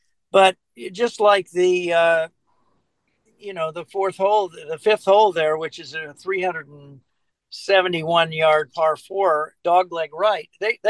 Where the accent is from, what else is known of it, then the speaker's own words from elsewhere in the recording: Indiana, United States; because I grew up in Indiana playing golf in the summer on the muni courses, which had no water.